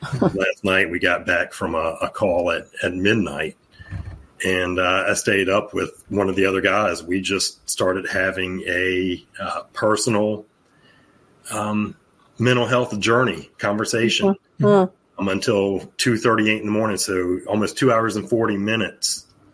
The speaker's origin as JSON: {"language": "English", "town": "Norfolk", "region": "Virginia", "country": "United States", "tie": "born or raised there", "said": "I have a big one right here in my hometown is September 4th, 5th, and 6th, they've always done the Department of Justice has always done a big law enforcement mental health and wellness conference here in Norfolk, Virginia."}